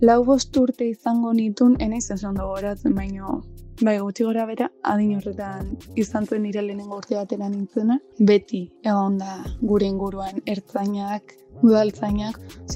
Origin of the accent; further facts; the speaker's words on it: Hondarribia, Basque Country, Spain; Bai, ni Hondarribikoa naiz